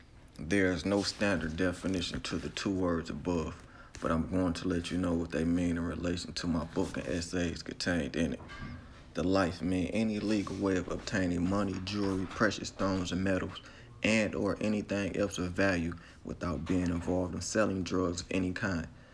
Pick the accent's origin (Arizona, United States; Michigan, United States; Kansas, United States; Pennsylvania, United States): Michigan, United States; Detroit; I have to say that growing up on Detroit's east side in the Black Bottom, I seen some things